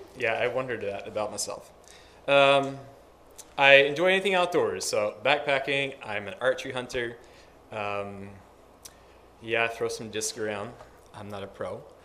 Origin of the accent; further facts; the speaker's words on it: Belleville, New York, United States; I was born in Belleville, Pennsylvania, and my family moved to Belleville, New York, which is upstate New York, far from New York City, right close to Lake Ontario. Grew up on a dairy farm, and I lived there.